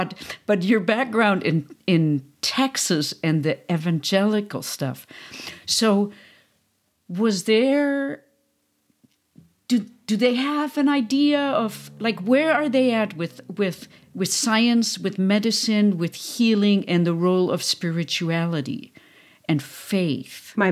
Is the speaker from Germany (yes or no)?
yes; Bavaria, Germany; I grew up in Bavaria, and German Christianity is like, so different.